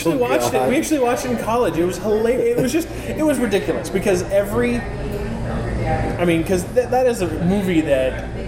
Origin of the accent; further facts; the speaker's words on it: Minnesota, United States; I've seen Fargo, because I think as a Minnesotan you're forced to.